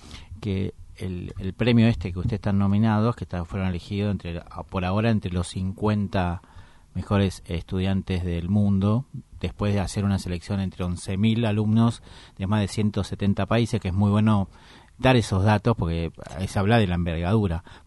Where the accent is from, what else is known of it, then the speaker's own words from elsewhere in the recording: Villa Devoto, Buenos Aires, Argentina; porque soy de Devoto, así que mi admiración y felicitaciones para ellos también.